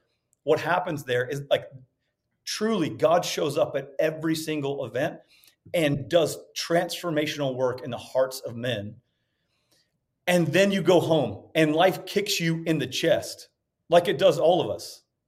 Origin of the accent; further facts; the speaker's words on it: Mississippi, United States; I'm from Central Mississippi, by the way, and have a hard time with English